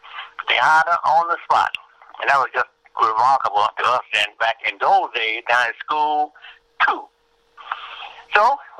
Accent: Baton Rouge, Louisiana, United States; moved away as an adult; now in Indianapolis, United States; Oh, Baton Rouge, Louisiana. I was born there.

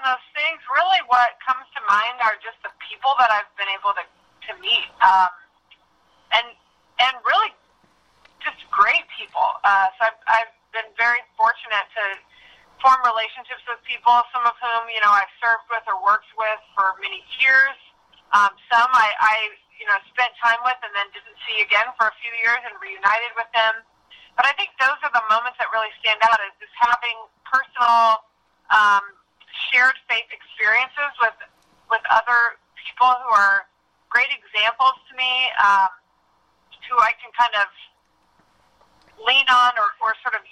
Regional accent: Noblesville, Indiana, United States; also born or lived in Fort Wayne; So I was born in Fort Wayne. I was there with my parents and my siblings for a few years, and then we moved to Noblesville, where I went to middle school, high school, some elementary

